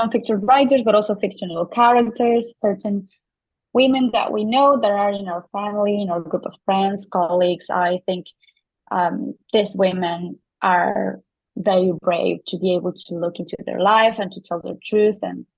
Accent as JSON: {"language": "English", "country": "Argentina", "lives_now": "Paris, France", "said": "I'm Argentinian. I come from Argentina, but I'm currently living in Paris a bit of like 3 years ago or a bit more."}